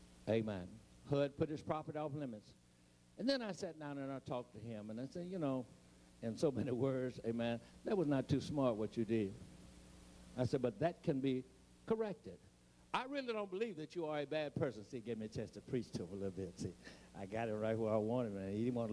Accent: United States; accent: Eastern; And somebody says that I have what is called a Eastern accent. I sound like I'm from Maryland.

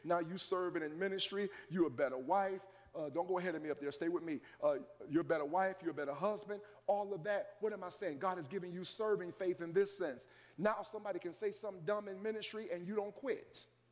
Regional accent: Cleveland, Ohio, United States; I'm from Longwood. They tore Longwood down.

